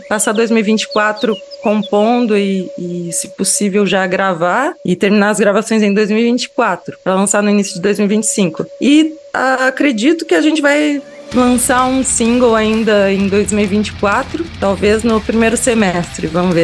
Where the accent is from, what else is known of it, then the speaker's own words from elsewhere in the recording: Rio Grande, Rio Grande do Sul, Brazil; Assim, porque a gente veio do interior, lá de Rio Grande.